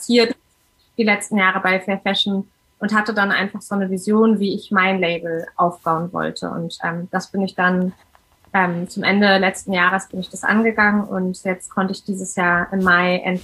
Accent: Hamburg, Germany; Ich komme aus Hamburg, bin 37, habe zwei Kinder

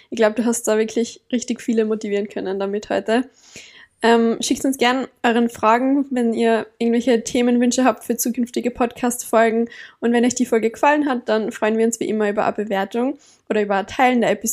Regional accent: Tyrol, Austria; now in Vienna, Austria; Ich bin ja, wie man wahrscheinlich hört, auch nicht aus Wien, sondern aus Tirol. Und ich bin zwar aus Österreich und innerhalb von Österreich umgezogen

